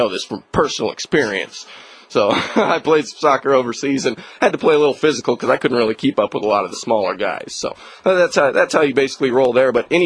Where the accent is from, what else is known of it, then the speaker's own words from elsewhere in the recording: Germany; back when I was younger, growing up in Germany, I played basketball quite a bit.